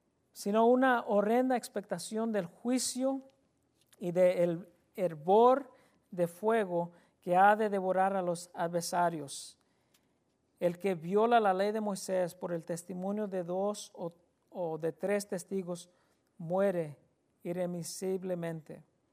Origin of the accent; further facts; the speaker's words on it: Texas, United States; especialmente los que somos de Texas